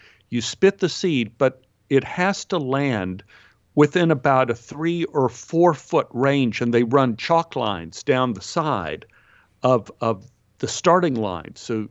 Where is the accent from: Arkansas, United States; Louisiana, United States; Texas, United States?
Texas, United States; because growing up in Texas, I spent my life spitting seeds.